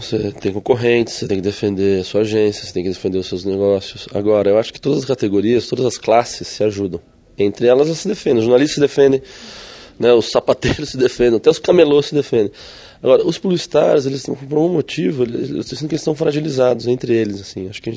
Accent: South Region, Brazil; que eu sou do Sul

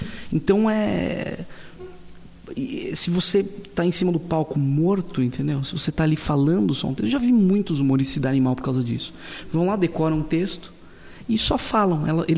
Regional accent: Atibaia, São Paulo, Brazil; born there; Então, eu nasci em Atibaia

